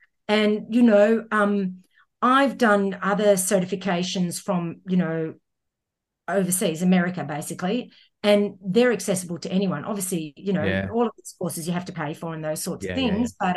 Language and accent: English; Scotland, United Kingdom; with an O because I am Scottish.